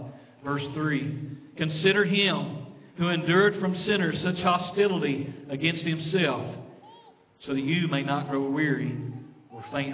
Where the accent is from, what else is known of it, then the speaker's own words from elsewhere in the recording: Tennessee, United States; where I grew up in East Tennessee, there's a state park right behind my parents' house where I grew up, right in the mountains.